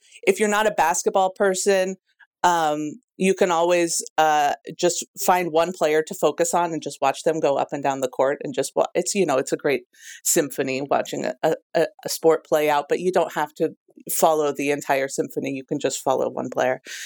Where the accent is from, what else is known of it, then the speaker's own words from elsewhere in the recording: Pacific Northwest, United States; Well, I'm from the Pacific Northwest, so I watch the Seattle Storm a lot.